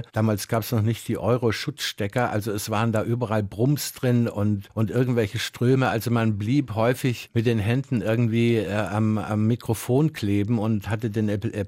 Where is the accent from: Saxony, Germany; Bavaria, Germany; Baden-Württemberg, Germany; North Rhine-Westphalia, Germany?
Saxony, Germany; moved away; man war als Sachse im Westen ein Neger, und ich habe vom ersten Tag an, als ich in Friedrichshafen ankam